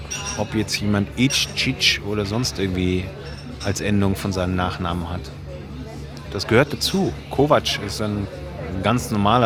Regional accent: Baden-Württemberg, Germany; now in Vienna, Austria; in meiner Heimat, wo ich herkomme, auf der Schwäbischen Alb.

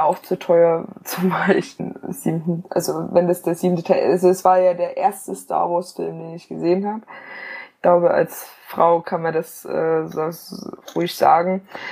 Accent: Zwickau, Saxony, Germany; ich komme ja aus Zwickau

